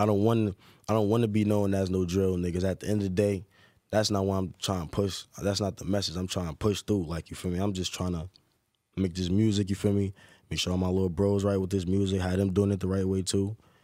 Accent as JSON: {"language": "English", "town": "Newark", "region": "New Jersey", "country": "United States", "said": "Nobody in Jersey is coming like me. Like, especially when I'm from Newark."}